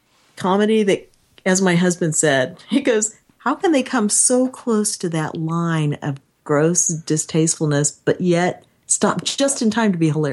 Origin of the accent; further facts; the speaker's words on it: United States; I am an American. More is more.